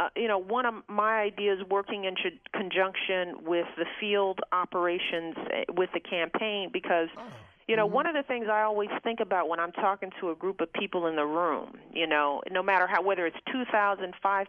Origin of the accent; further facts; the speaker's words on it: Illinois, United States; places like California, New York, Illinois even, my hometown.